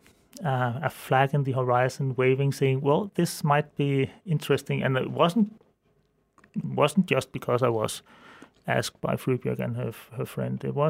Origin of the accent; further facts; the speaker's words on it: Zealand, Denmark; I come from Denmark, from the southern part of Zealand, where I grew up.